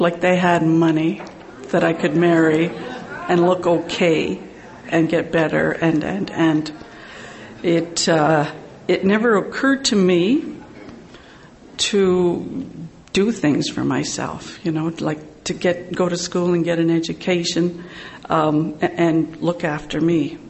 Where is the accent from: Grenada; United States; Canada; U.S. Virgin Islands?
Canada; Sudbury, Ontario; I'm an alcoholic. And I am from Sudbury, Ontario, which is in Canada